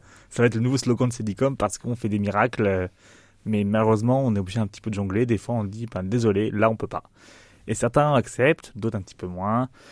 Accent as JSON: {"language": "French", "town": "Nice", "region": "Provence-Alpes-Côte d'Azur", "country": "France", "tie": "born or raised there", "said": "Non, alors je suis un vrai touriste. J'ai grandi à Nice."}